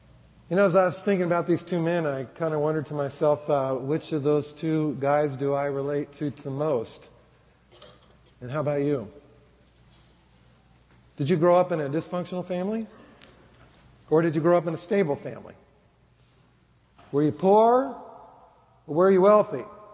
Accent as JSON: {"language": "English", "region": "Iowa", "country": "United States", "tie": "born or raised there", "moved": "yes", "lives_now": "Minnesota, United States", "said": "I came from a really ordinary family. I came from Iowa, and it doesn't get any more ordinary than that. When I first moved to Minnesota, I was actually really shy to tell people I came from Iowa."}